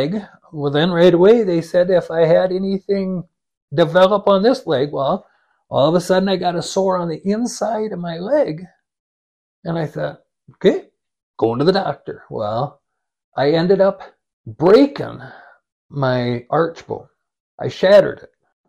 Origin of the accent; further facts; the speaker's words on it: Woolsey, South Dakota, United States; now in Huron, United States; I grew up in Woolsey, but I didn't move very far. I went to school in Woolsey, grew up in Woolsey, moved to Huron 23 years ago, and been here ever since.